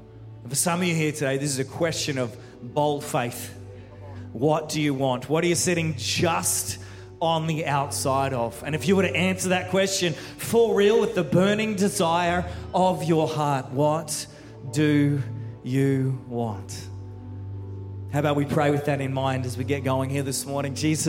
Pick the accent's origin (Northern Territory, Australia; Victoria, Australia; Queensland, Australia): Queensland, Australia; Brisbane; now in Canberra, Australia; I'm a Queenslander. I was born in Brisbane, been living in Canberra 20 years, but Queenslander.